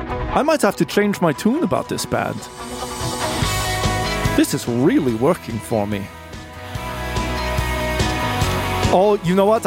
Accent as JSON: {"language": "English", "town": "Fresno", "region": "California", "country": "United States", "tie": "born or raised there", "said": "I was born in Fresno, and I had quite an idyllic childhood in Fresno"}